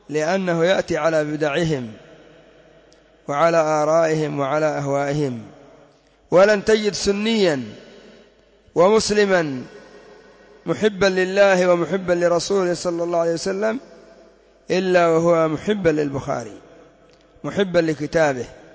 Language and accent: Arabic; Yemen; وعندنا في اليمن يقولون فلان ينقط الدم